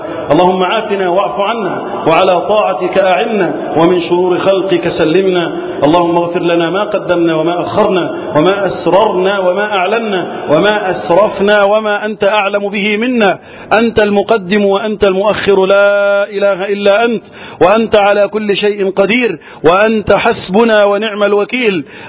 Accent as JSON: {"language": "Arabic", "country": "Egypt", "said": "اللهم احفظ بلدنا مصر وسائر بلاد المسلمين من الفتن."}